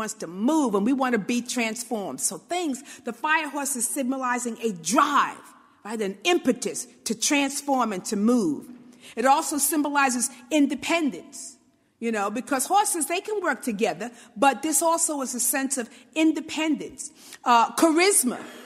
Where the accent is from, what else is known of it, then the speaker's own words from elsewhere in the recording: Brooklyn, New York, United States; because I am a native New Yorker. I'm a girl from Brooklyn.